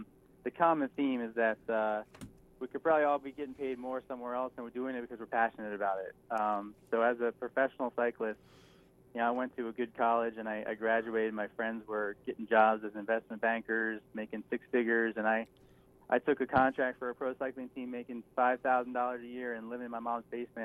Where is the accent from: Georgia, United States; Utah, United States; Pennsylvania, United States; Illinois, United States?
Pennsylvania, United States; Philadelphia; I grew up in Philadelphia, in the city, and I lived there till I was about six